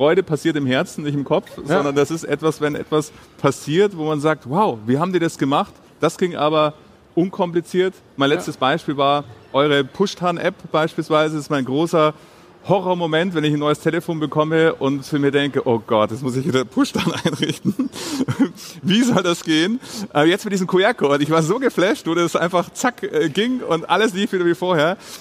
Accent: Bavaria, Germany; wir kommen beide aus Bayern

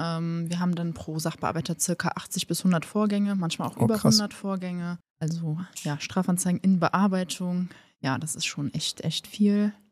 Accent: Aachen, North Rhine-Westphalia, Germany; Ich komme ursprünglich aus Aachen

